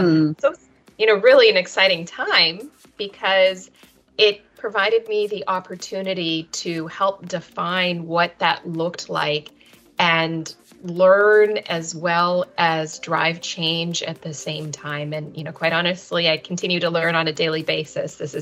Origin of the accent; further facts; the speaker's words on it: Canada; I grew up in Canada in a somewhat rural setting. I was situated in an area where, you know, we grew up on 20 acres. We had a lot of access to nature. We had, you know, a small family farm with chickens